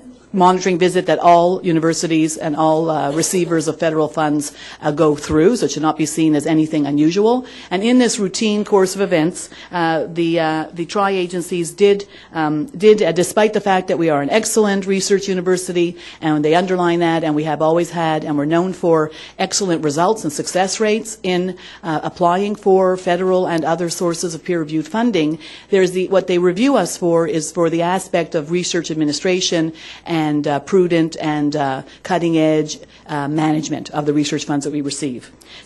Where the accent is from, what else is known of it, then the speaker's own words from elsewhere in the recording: Montreal, Quebec, Canada; I was born and raised in Montreal